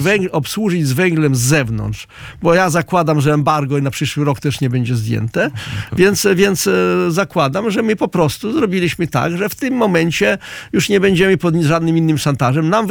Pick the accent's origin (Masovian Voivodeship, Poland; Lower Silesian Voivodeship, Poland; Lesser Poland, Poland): Masovian Voivodeship, Poland; Zbuczyn; pojechać do mojej rodzinnej wsi, gdzie ja mówiłem, że węgiel jest, do gminy Zbuczyn